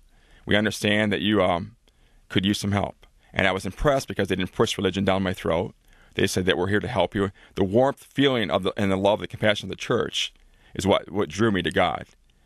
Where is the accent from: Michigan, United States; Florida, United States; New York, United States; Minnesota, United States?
Michigan, United States; Oscoda; one happened to be one of my best friends I grew up in Oscoda with.